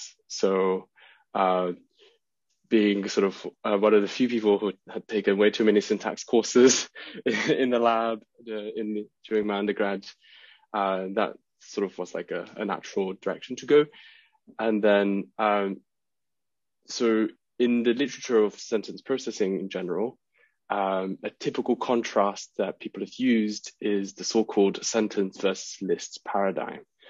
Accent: Malaysia; moved away as an adult; now in London, United Kingdom; I was born and raised in Malaysia. And then after that, I moved to London to study linguistics in my undergraduate.

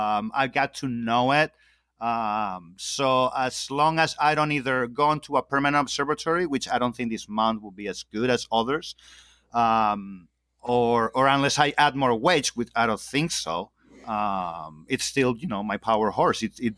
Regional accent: Spain; so I'm originally from Spain, so I sometimes I've been traveling to Spain a lot

